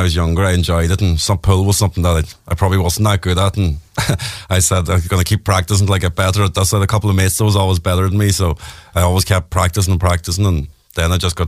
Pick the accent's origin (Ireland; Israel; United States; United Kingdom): Ireland; finishing the season as Irish number one would be the icing on the cake for a great start to the year.